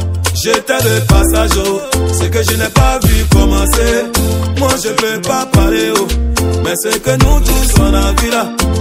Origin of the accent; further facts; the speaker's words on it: Côte d’Ivoire; Même chez nous en Côte d'Ivoire, oh.